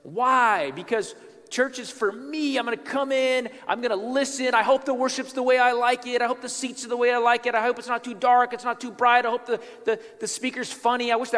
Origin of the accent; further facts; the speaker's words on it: United States; I'm not a math major here, although I'm American, so I think I'm good at math.